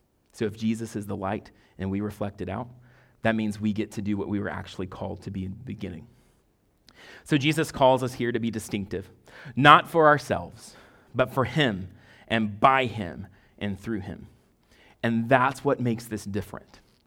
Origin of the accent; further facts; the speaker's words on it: Mississippi, United States; what I would call a cougar, but I'm from Mississippi.